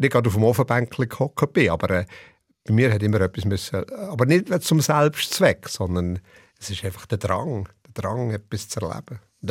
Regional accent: Switzerland; Aber ich glaube, als Schweizer Volk, das immer noch gescheit denken und gescheit abstimmen, das sieht man immer wieder.

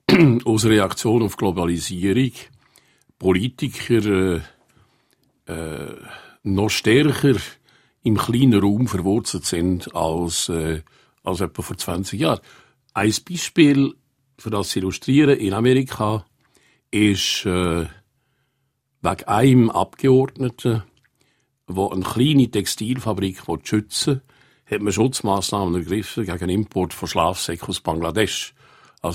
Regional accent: Switzerland; Die grundlegenden Fragen tun wir nicht gerne diskutieren als Schweizer.

